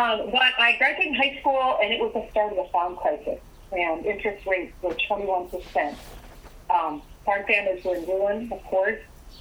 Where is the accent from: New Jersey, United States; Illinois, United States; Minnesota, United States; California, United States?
Minnesota, United States; Brightfield; And I grew up in outside of Brightfield, Minnesota, a little town of 500 up on the middle of the border, Minnesota-Iowa border. I had a high school class of just 24.